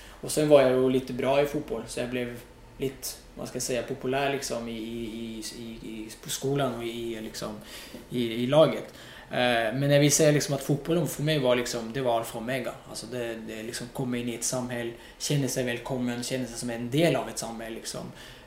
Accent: Morocco; jag växte upp i Marokko och kollade på landslaget. Det var min hjälte liksom.

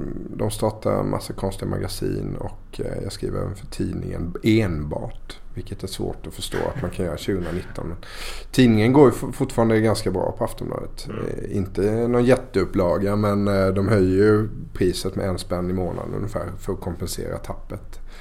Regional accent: Älmhult, Kronoberg County, Sweden; now in Stockholm, Sweden; Älmhult. Småland.

